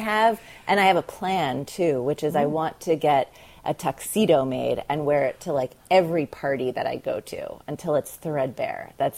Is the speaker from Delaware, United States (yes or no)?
yes; Delaware, United States; I grew up in Delaware, and I would take ice skating lessons in Delaware